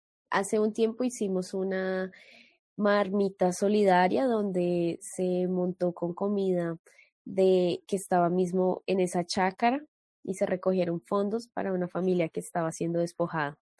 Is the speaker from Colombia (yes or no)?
yes; Colombia; now in Brazil; venimos de Colombia y allá se, al calor de la olla se gestan bastantes espacios.